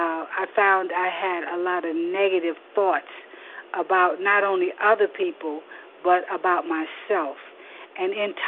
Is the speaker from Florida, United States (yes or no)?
yes; Florida, United States; and I am from South Florida